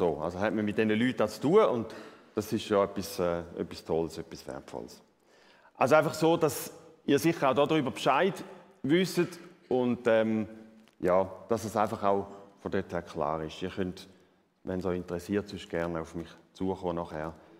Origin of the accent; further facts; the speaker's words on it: Thurgau, Switzerland; Ich bin nicht in Rorschach aufgewachsen, sondern in Thurgau.